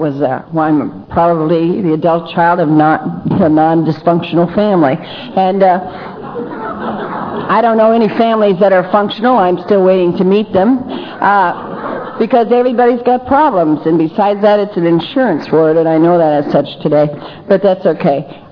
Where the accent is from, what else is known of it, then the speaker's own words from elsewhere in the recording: North Dakota, United States; born there; I'm one of seven children. I'm an Army brat. I was born and raised in the service, and I was born in North Dakota to top things off.